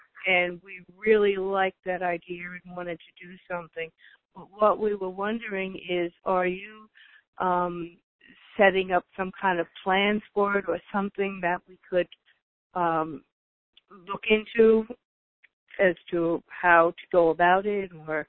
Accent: Montana, United States; No, I'm from Montana.

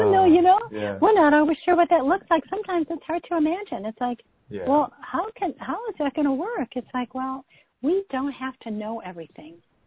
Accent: Chicago, Illinois, United States; now in New Mexico, United States; you're a fellow New Mexican, and I am originally from the Chicago area, so very funny.

